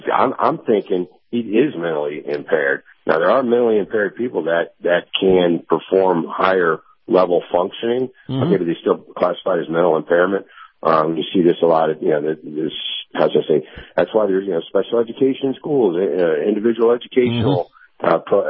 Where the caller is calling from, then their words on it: Tennessee, United States; East, Tennessee.